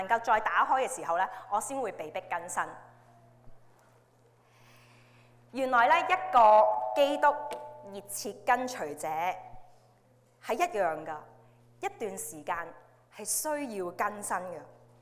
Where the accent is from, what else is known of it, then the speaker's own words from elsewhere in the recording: Hong Kong; 我由香港来的，所以都跟大家同声同气。